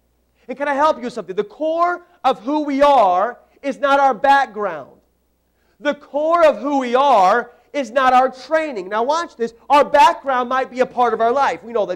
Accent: Tucson, Arizona, United States; I grew up in Tucson, Arizona, and in northern Arizona is a place called Slide Rock State Park.

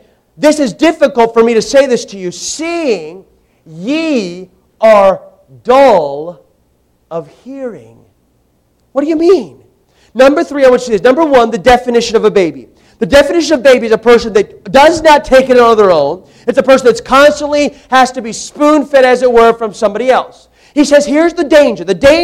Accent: Arizona, United States; I'm from Arizona. I love Arizona. Can I tell you several reasons why I loved Arizona? I live there now.

